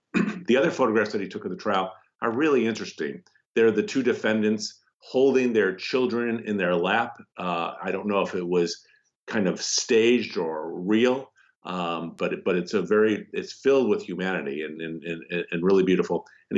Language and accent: English; Chicago, Illinois, United States; Well, I'm from Chicago, and I've gotten to Memphis has become kind of my adopted second town.